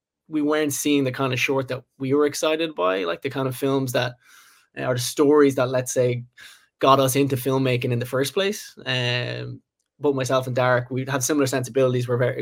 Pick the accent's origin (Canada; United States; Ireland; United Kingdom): Ireland; So myself and Derek, we actually went to film school together so we're both from Ireland, and there's a film school in Dublin